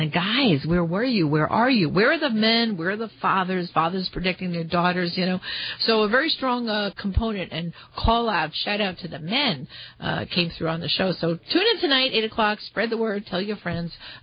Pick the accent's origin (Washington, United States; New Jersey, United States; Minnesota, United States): New Jersey, United States; Metuchen; live in New Jersey now, but I work in Staten Island where our office is. And it was amazing. Like, my hometown, I mean, it was great. Metuchen cleared right away, you know.